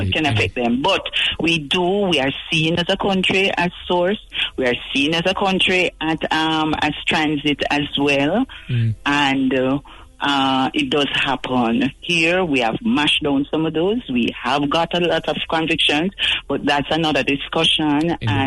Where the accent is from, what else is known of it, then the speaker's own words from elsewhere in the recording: Jamaica; we are open as a Jamaican people